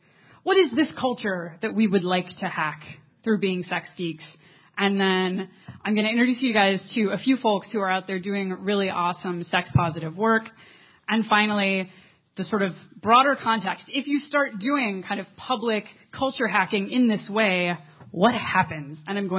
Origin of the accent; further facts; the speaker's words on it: Midwest, United States; I grew up in the Midwest, and you, of course, these days you get a lot of abstinence-only programs